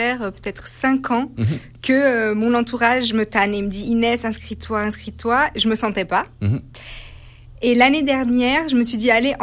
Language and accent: French; Chambéry, Auvergne-Rhône-Alpes, France; je suis de Chambéry, elle est de Chambéry.